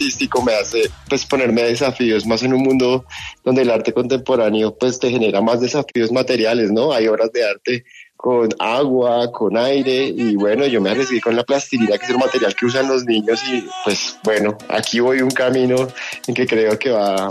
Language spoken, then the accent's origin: Spanish; Bogotá, Colombia; Yo soy bogotano, ¿no? Entonces, Bogotá, que siempre está en constante cambio